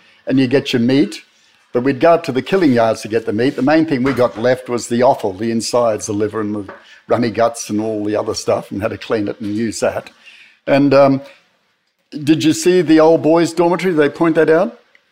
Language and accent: English; Cherbourg, Queensland, Australia; when I grew up in Cherbourg, I was there till I was 11, we had our language. We spoke English.